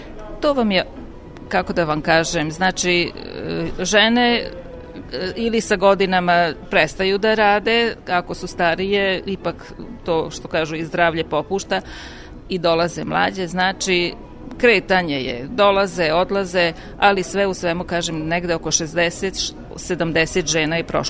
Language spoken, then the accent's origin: Serbian; Subotica, Vojvodina, Serbia; ja sam odrasla ovde u Subotici, u subotičkom kraju gde se održava dužijanca.